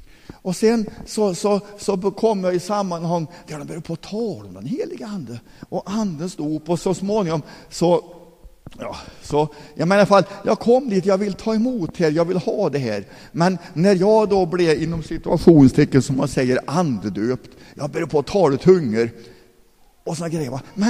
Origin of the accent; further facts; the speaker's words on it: Forshaga, Värmland, Sweden; Jag är uppväxt i Forshaga, uppväxt i baptistförsamlingen i Forshaga